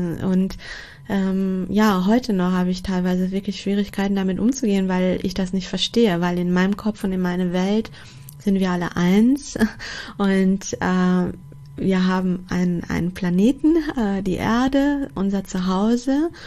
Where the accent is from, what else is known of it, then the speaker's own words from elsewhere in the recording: Portugal; ich bin Einzelkind, und bin in Portugal aufgewachsen und geboren.